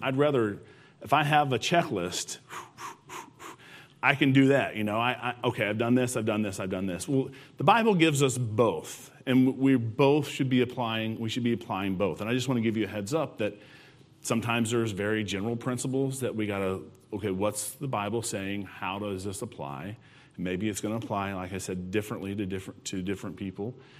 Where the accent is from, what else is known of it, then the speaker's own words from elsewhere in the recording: Arkansas, United States; Worden is a church that we grew up in Arkansas